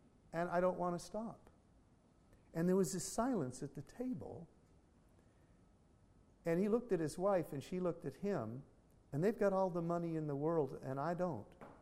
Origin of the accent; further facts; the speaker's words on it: Canada; I'm Canadian, and my friends were Canadian, and now they live in the U.S.